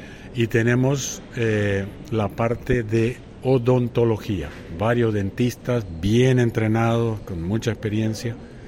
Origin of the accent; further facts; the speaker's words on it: Libertador San Martín, Entre Ríos, Argentina; Yo soy entrerriano. Yo vengo de Libertador San Martín, cerca de Diamante, Diamante Crespo, capaz lo conoce mejor.